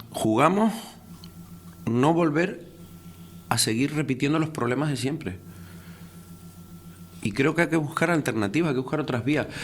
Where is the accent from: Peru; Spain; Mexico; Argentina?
Spain; Santa Úrsula, Canary Islands; porque yo soy de Santa Úrsula